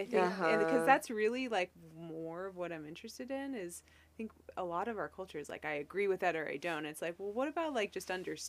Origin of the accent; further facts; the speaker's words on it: California, United States; I'm from California. And so, and then I think I also just feel like a classic Californian when I say that.